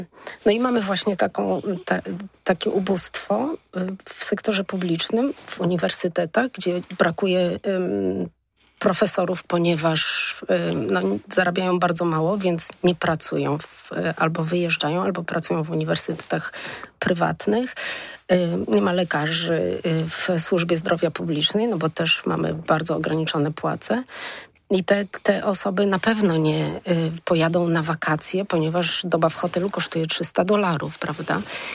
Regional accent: Poznań, Greater Poland Voivodeship, Poland; Jako poznanianka myślę, że to byłam bardzo roztropna.

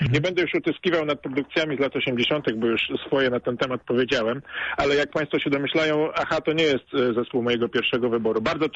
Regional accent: Poznań, Greater Poland Voivodeship, Poland; jestem z Poznania

